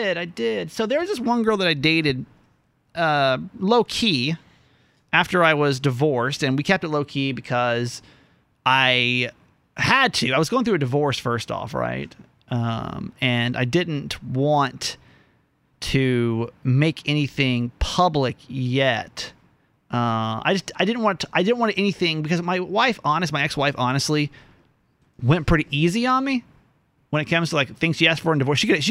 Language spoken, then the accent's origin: English; Philippines; Hey, I'm as Filipino as they come, baby.